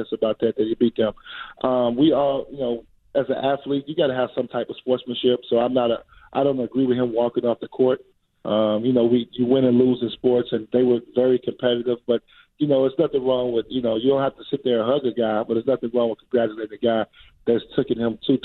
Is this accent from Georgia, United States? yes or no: no; Chicago, Illinois, United States; I'm a kid from Chicago. I know Isaiah very well.